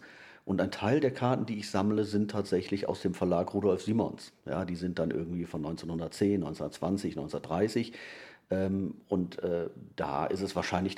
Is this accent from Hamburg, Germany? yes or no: no; Wiehl, North Rhine-Westphalia, Germany; Das ist das Sammeln alter Ansichtskarten von meiner Heimatstadt Wiel.